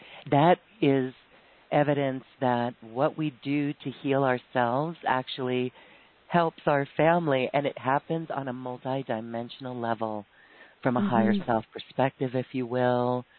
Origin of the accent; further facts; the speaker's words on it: Boulder, Colorado, United States; in my hometown, I literally was at the place where I arrived in Boulder when I was 9 months old.